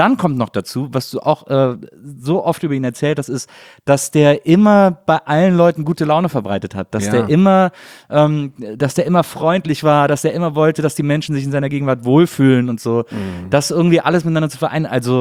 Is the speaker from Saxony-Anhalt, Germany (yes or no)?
no; Wesseling, North Rhine-Westphalia, Germany; Ja, ich bin in Wesseling groß geworden.